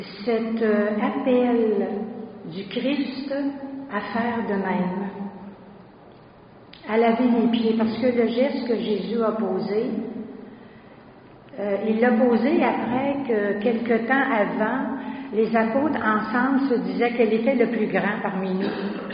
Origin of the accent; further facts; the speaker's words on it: Quebec City, Quebec, Canada; je viens du quartier de Limoilou, alors une famille ouvrière, avec le chapelet en famille à tous les soirs. Et mon père était président de la Saint-Vincent-de-Paul, à Saint-Esprit. J'ai grandi sur la 9e rue.